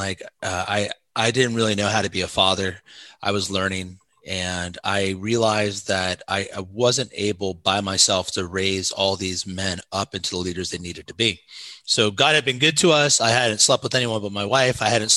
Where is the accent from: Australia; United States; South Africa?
United States; Indiana; also born or lived in Osgood; I'm from Southern Indiana across the Ohio River. right by Cincinnati. My wife grew up on the east side, but I always had a love for the country. I grew up with my grandmother part of my life in Osgood, Indiana, 1,100 people, very small town